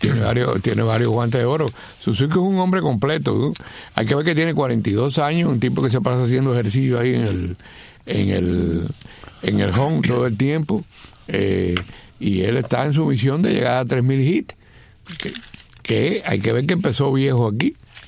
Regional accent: Villa Clara, Cuba; Pero donde yo soy, la zona de Central Escambray y eso, es mucho más frío que Placeta.

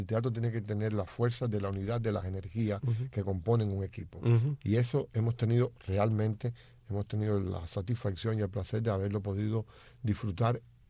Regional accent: Cuba; como cubanos

